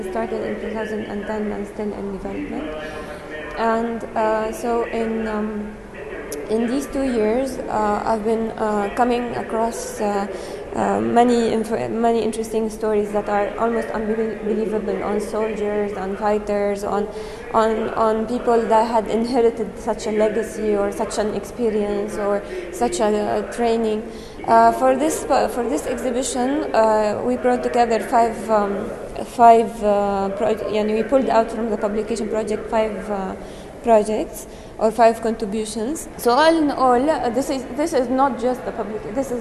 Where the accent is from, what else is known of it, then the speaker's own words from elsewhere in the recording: Jordan; I am from Jordan.